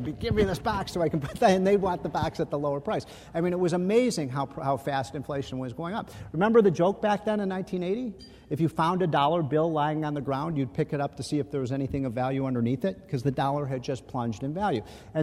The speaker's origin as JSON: {"language": "English", "town": "Chicago", "region": "Illinois", "country": "United States", "tie": "born or raised there", "said": "I grew up in Chicago. I remember I was 14 years old."}